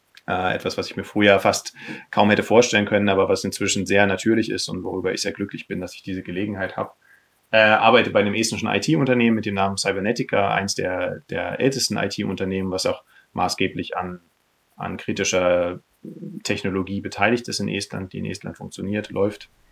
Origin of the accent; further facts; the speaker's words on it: Berlin, Germany; born there; also born or lived in Kiel / Estonia; Ich bin gebürtiger Berliner, habe in Kiel studiert